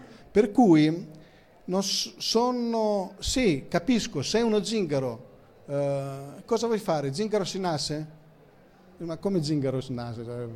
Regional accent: Greece; non vi ho detto che io sono greco, ma ve lo dico adesso

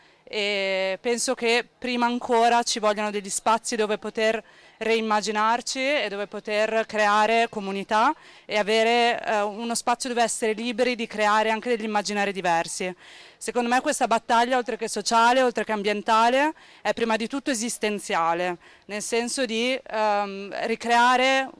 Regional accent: Emilia-Romagna, Italy; sono di Bologna, della provincia di Bologna, quindi venivo qua con i miei amici e le mie amiche

